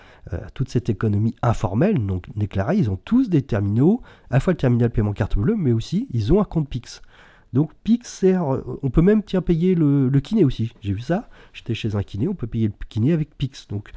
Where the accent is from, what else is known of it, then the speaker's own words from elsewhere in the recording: France; Ça ne gêne personne là-bas au Brésil, mais quand on est un Français, enfin moi, j'ai eu beaucoup de mal à comprendre ça.